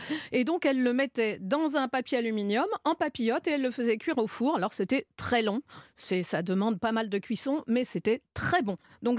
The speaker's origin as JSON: {"language": "French", "town": "Larmor-Plage", "region": "Brittany", "country": "France", "tie": "born or raised there", "said": "je suis née à l'Armor-Plage, à côté de Lorient. Et j'ai grandi dans le restaurant de mes parents, face à la mer"}